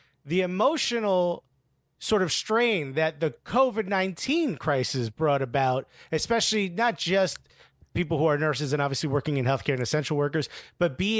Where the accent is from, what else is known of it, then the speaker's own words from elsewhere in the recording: Newark, New Jersey, United States; I grew up in an area that was very much a food desert. I grew up in Newark, New Jersey.